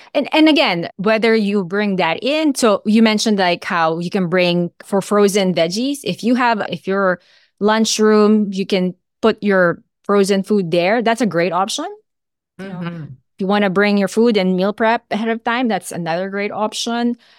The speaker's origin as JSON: {"language": "English", "country": "Philippines", "tie": "born or raised there", "lives_now": "United States", "said": "So I grew up in the Philippines. So I ate rice every day and every meal when I was growing up."}